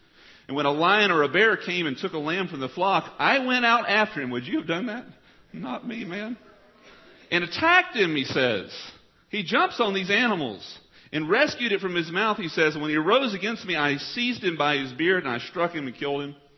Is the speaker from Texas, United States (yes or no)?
yes; Texas, United States; When I grew up in East Texas in the woods